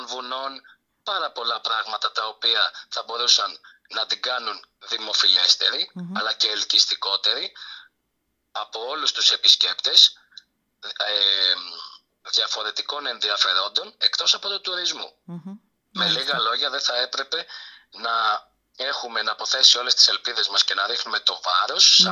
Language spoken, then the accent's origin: Greek; Krikelo, Central Greece, Greece; την τελευταία διετία ως πρόεδρος πολιτιστικού συλλόγου στο χωριό μου, στο Κρίκελο.